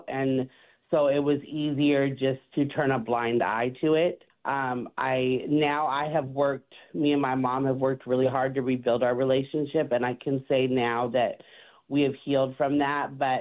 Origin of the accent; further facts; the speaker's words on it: Seattle, Washington, United States; I'm the Director of Survivor Services at The More We Love. I am from Seattle, Washington.